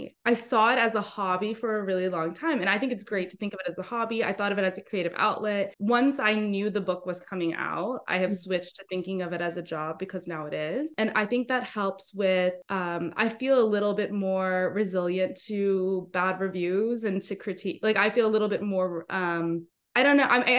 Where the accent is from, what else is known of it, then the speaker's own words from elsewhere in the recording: Houston, Texas, United States; So I just moved back to Houston a couple months ago. And I've been trying to get back to my hometown for a while. So all my family's here. I love Houston. It's where I grew up.